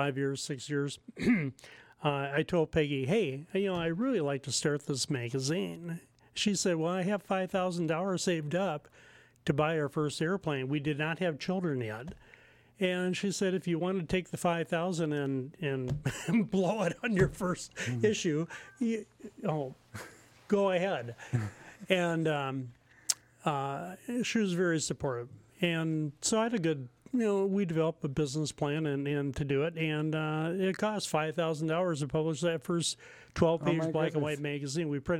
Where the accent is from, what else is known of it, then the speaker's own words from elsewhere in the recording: Minneapolis, Minnesota, United States; moved away; Okay, when I was growing up in Minneapolis, there was a TV host that did he was sponsored by North Central Airlines at the time.